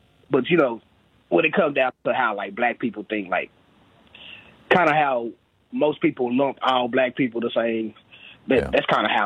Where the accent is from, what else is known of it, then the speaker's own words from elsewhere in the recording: Texas, United States; I mean, honestly, like I'm from Texas, and like I'm a descendant of slaves